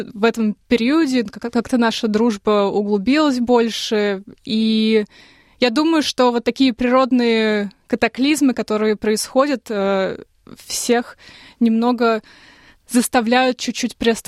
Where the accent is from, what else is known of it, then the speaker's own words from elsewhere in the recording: Nizhny Novgorod Oblast, Russia; Был такой год очень сильной жары в Нижегородской области, откуда я родом. Я в этот год закончила школу.